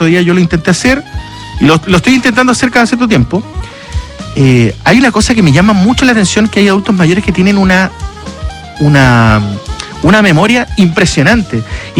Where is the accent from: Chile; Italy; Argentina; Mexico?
Chile; bueno, somos chilenos, ¿qué vamos a hacer?